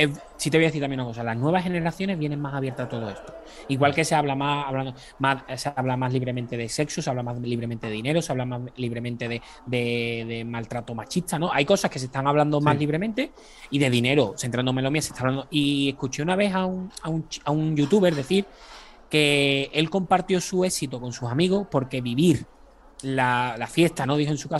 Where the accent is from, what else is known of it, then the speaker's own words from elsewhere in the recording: Seville, Andalusia, Spain; Yo soy de Sevilla.